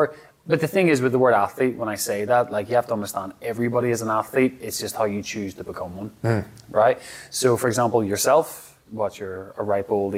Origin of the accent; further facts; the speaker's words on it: Belfast, Northern Ireland, United Kingdom; because I came from Belfast.